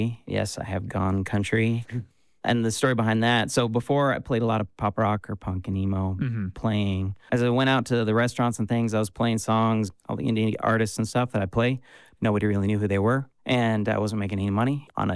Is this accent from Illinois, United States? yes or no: no; Kamas, Utah, United States; also born or lived in Kearns; Yeah, I grew up in Camas.